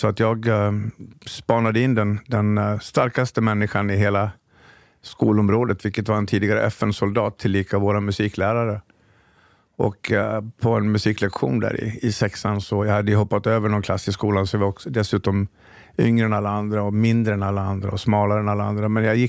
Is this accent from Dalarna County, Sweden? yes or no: yes; Dalarna County, Sweden; born or raised there